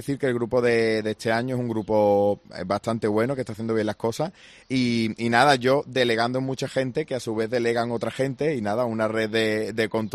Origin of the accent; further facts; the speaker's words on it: Andalusia, Spain; nosotros, la directiva de RNB, somos malagueños, somos de aquí de la provincia